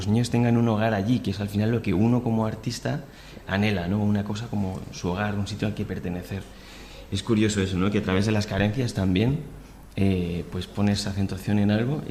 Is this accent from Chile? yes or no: yes; Chile; now in Spain; como extranjeros, que nosotros somos de Chile